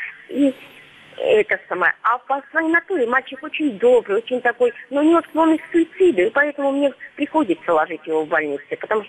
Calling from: Belgorod Oblast, Russia; Я из Белгородской области

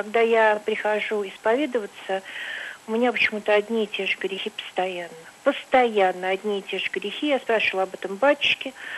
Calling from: Saint Petersburg, Russia; Добрый вечер, я звоню из Санкт-Петербурга

